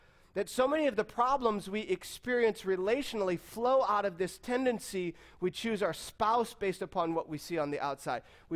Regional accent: Michigan, United States; I grew up in Michigan.

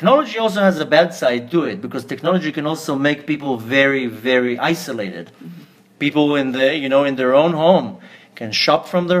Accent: Israel; I grew up in Eretz Israel. My mother's Australian, so her parents were in Sydney.

